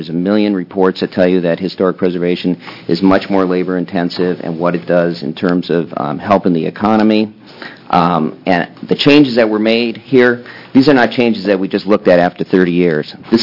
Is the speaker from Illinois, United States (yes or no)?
no; Oregon, United States; A lot of these are centered in Portland, because I am from Multnomah County.